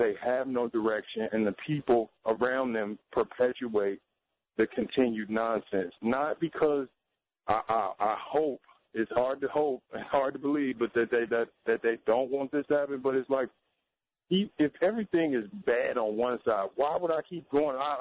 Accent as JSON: {"language": "English", "town": "Chicago", "region": "Illinois", "country": "United States", "tie": "born or raised there", "said": "I actually grew up on the west side of Chicago, where my parents moved quickly in the 90s"}